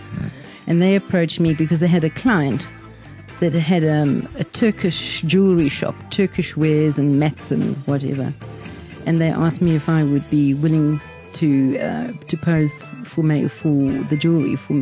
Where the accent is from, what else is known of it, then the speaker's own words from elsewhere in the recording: Durban, KwaZulu-Natal, South Africa; I grew up in Durban. I didn't grow up in Pretoria.